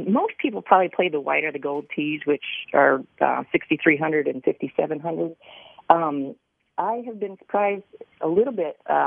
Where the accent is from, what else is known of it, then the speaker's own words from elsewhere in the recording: Iowa, United States; I'm actually originally from Iowa, so anything in that area, to me, is absolutely perfect.